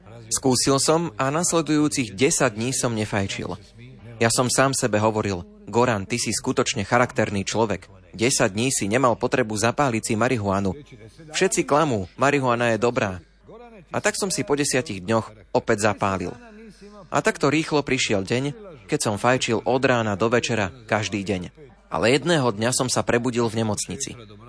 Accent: Split, Split-Dalmatia County, Croatia; A u nás v Splite psychiatria je na prízemí.

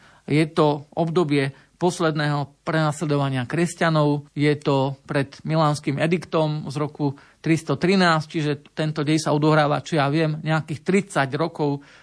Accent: Detva, Banská Bystrica Region, Slovakia; bol som doma, v mojom rodnom dome, lebo som rodák z Detvy, hoci tam už roky žiaľ nemôžem bývať.

